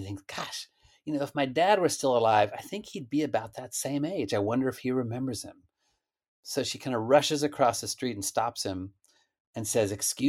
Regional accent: Stillwater, Oklahoma, United States; Stillwater. It's where Oklahoma State is. Stillwater, Oklahoma.

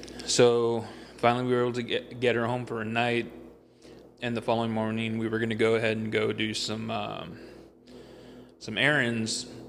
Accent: Brownsville, Texas, United States; I'm from Brownsville, Texas. I know some folks think I'm from McAllen, but I'm born and raised in Brownsville.

